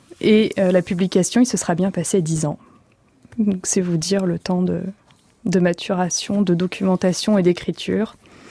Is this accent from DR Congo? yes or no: no; France; Je me sens héritière d'une histoire coloniale en tant que Française